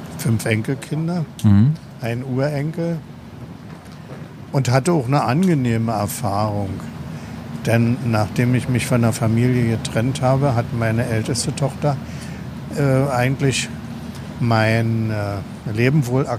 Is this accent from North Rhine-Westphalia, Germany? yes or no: no; Berlin, Germany; Im Ostteil der Stadt bin ich ja groß geworden.